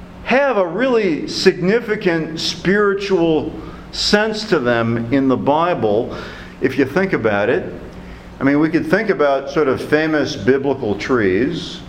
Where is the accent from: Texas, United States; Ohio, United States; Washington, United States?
Ohio, United States; Toledo; When I was growing up in Toledo, Ohio, we had a huge walnut tree in our backyard.